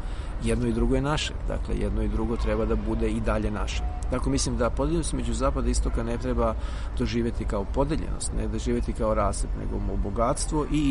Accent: Osijek, Osijek-Baranja County, Croatia; moved away as an adult; now in Belgrade, Serbia; ja sam se rodio u Đakovu, odrastao sam u Osijeku, dakle rodio sam se u Slavoniji, od svoje 19. godine sam u Beogradu

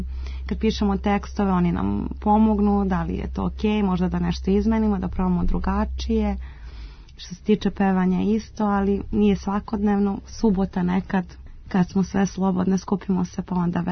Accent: Belgrade, Serbia; odrasla sam ovde na Dorćolu i u Zemunu

